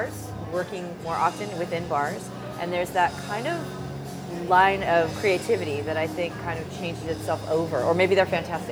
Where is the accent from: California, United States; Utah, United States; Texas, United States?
California, United States; Encinitas; I'm an Encinitas kid, so okay. I'm North County, which is a little different than the rest of San Diego.